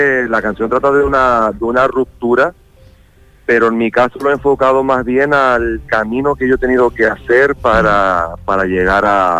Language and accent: Spanish; Canary Islands, Spain; yo soy de Tenerife